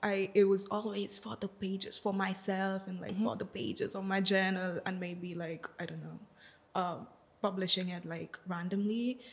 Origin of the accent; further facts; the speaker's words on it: India; now in Vienna, Austria; I come from India, but I've been in Vienna for about 1.5 years.